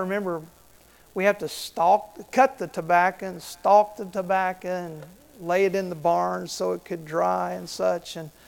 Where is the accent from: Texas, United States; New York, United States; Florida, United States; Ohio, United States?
Florida, United States; also born or lived in Kentucky; I was born in Kentucky, raised in Florida, actually, but moved to Florida when I was a young boy.